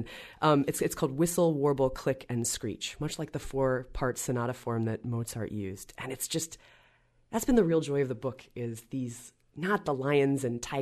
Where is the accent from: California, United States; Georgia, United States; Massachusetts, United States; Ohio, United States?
Georgia, United States; And where I grew up in Georgia, there were no cross spiders.